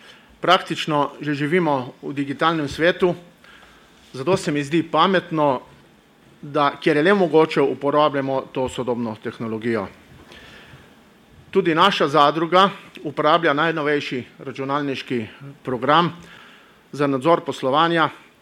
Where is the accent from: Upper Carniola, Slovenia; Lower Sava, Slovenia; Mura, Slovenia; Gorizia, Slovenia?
Gorizia, Slovenia; Jaz prihajam iz Tolminske, tam so še vedno žive visokohorske mlečne planine.